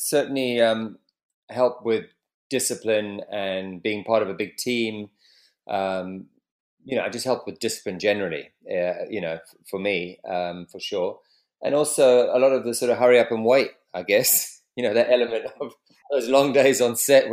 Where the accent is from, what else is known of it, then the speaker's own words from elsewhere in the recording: South Africa; American TV shows that I grew up in South Africa watching, like The Dukes of Hazzard, The Fall Guy